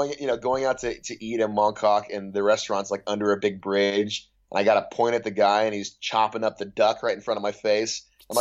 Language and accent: English; Sherman Oaks, California, United States; I grew up in Sherman Oaks, if that gives you any perspective.